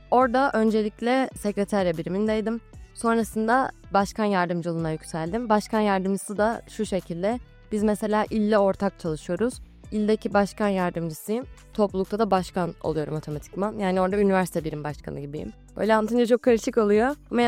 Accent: Tekirdağ, Turkey; Aslında Tekirdağlıyım.

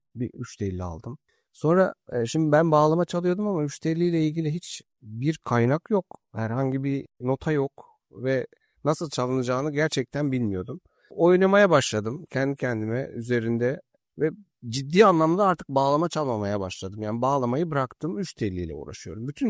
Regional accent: Urfa, Şanlıurfa, Turkey; born there; Şimdi Urfa doğumluyum ben.

